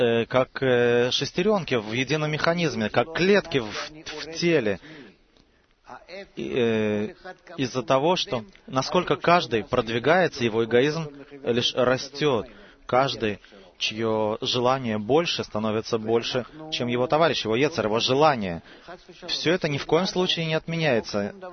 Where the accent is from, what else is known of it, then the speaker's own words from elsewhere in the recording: Haifa, Haifa District, Israel; я из Хайфы.